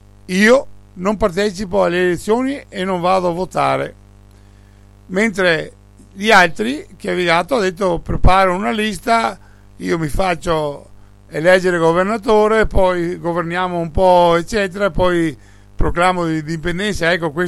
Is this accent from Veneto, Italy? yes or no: yes; Veneto, Italy; noi non siamo mai, come veneti, non siamo mai entrati legalmente in Italia.